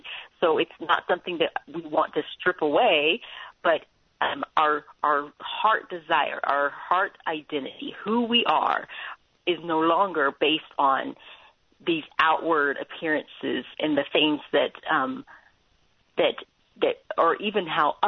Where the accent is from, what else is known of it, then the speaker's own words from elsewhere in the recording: the South, United States; I grew up in the South, and I had a relatively wonderful experience.